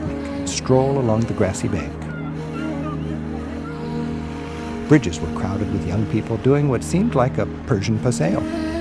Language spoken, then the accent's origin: English; United States; I've never been received so warmly and enthusiastically on the streets as an American.